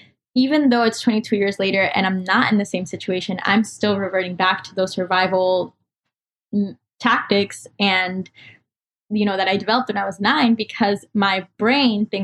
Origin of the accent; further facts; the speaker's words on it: Colombia; also born or lived in United States; I was born in the States and then I moved back to Colombia and came back.